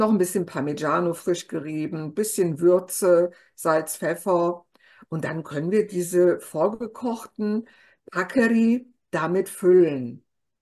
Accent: Italy; German is a second language; Genau, wie wir als Italiener sagen.

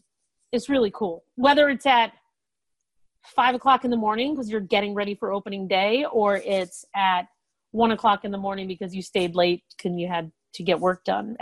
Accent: Springfield, Massachusetts, United States; Yes, I am from Springfield, Massachusetts. Out here, we call it the 413.

